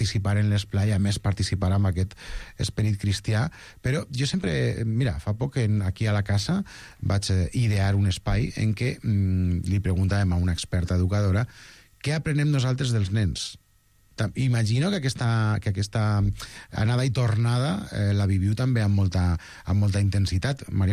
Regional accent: Castelló, Valencian Community, Spain; Jo soc de Castelló, ja, igual m'ho noteu una mica per l'accent, i allà l'esplai no existeix massa

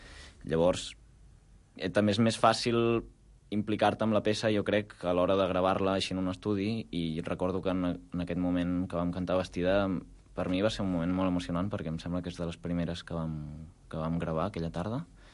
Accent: Reus, Catalonia, Spain; vam fer una cantada a Reus, perquè jo sóc de Reus

